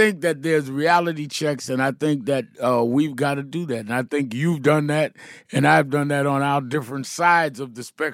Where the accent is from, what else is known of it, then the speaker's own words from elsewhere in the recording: Brooklyn, New York, United States; I grew up in Brownsville section of Brooklyn